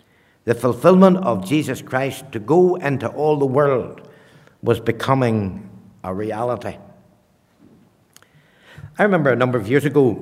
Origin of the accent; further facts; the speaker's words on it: Ballymoney, Northern Ireland, United Kingdom; I said, not at all. I'm from Northern Ireland.